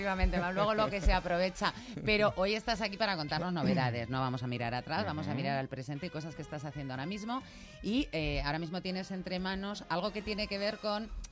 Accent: Spain; somos muy españoles en eso

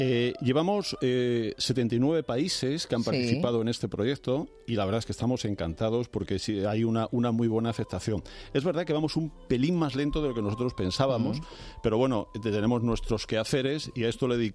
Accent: Alcalá de Henares, Community of Madrid, Spain; Piensa que nosotros somos de Alcalá de Henares y bueno, queremos darlo a conocer

